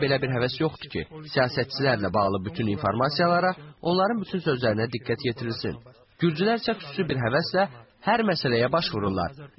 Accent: Vanadzor, Lori, Armenia; Mən Ermənistanın şimalından Vanadzordanam

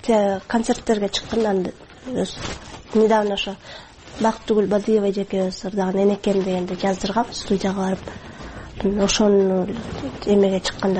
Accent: Bishkek, Kyrgyzstan; 23 жаштамын. Бишкек шаарында туруп өскөм.

